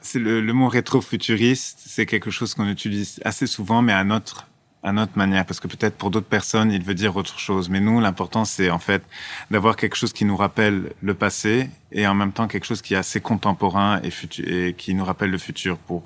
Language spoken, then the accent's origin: French; Lebanon; c'est quelque chose qui nous a attirés en tant que Libanais, qui sommes un pays avec une très grande diaspora, nous voyageons énormément